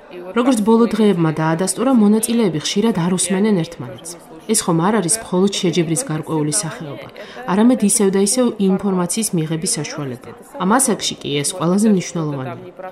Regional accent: Russia; Georgian is a second language; ვინაიდან რუსეთიდან ვარ და ვმოგზაურობ

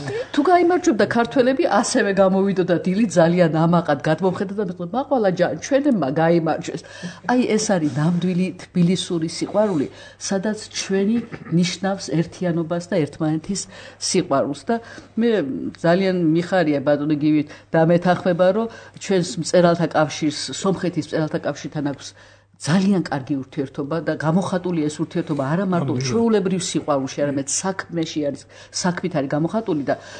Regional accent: Tbilisi, Georgia; მე თვითონ ავლაბარში გავიზარდე, ჩემი ეზო იყო პატარა სახელმწიფო, შეიძლება ასე ითქვა, სადგან სამი ოჯახი ვცხოვრობდით: ქართველი, სომეხი და აზერბაიჯანელი.

